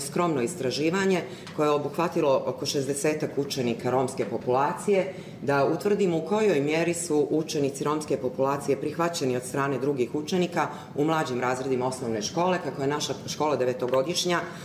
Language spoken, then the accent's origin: Serbian; Berane, Berane Municipality, Montenegro; učiteljica, dolazim iz Berana, iz Crne Gore.